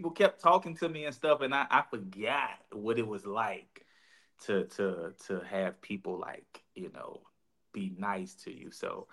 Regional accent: Virginia, United States; 'cause I'm from Virginia originally, right? But my career started in Philly.

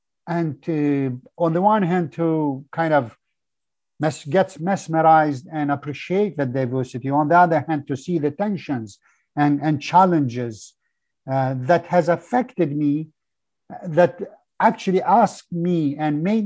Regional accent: Rushan, Gorno-Badakhshan, Tajikistan; first language Rushani; English is a second language; So I grew up in the Soviet Union, and my mother tongue is actually a small language of a mountain community called Rushani language, from the district of Rushan.

